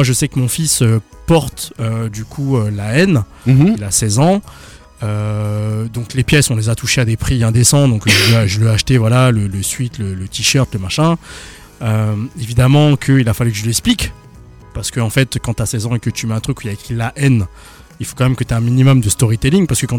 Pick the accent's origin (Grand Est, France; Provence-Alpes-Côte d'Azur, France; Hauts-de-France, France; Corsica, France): Grand Est, France; Strasbourg; c'est pas parce qu'on vient de Strasbourg.